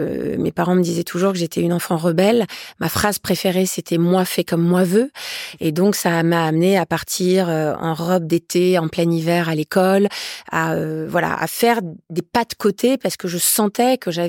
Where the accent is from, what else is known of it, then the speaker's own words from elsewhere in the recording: Dijon, Bourgogne-Franche-Comté, France; J'ai grandi à Dijon. Petite ville de province